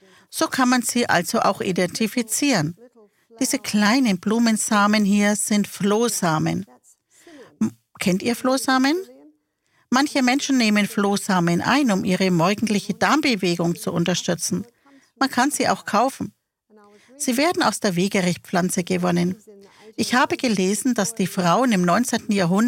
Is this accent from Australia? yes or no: yes; Australia; Und hier bin ich, ein Australier, der den Europäern erklärt, wie man einen Kartoffelsalat mit Löwenzahn macht.